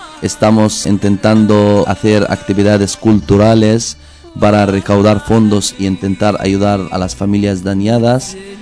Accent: Palestine; la crisis humanitaria que está sufriendo mi gente y mi pueblo en Palestina

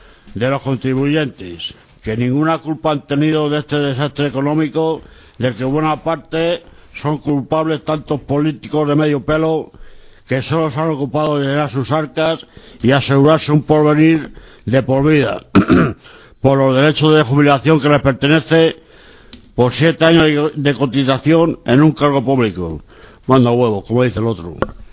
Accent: Madrid, Community of Madrid, Spain; Yo soy de Madrid, soy puro gato

